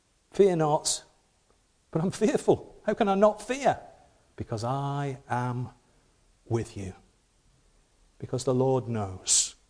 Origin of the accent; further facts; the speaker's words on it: Rochdale, North West England, United Kingdom; I'm from Rochdale in Lancashire on the Pennines, and we have some steep roads in Rochdale in the Pennines.